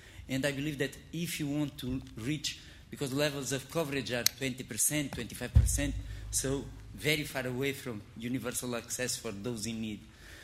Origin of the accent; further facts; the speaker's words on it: Portugal; English is a second language; I'm from Portugal, and personally living with HIV.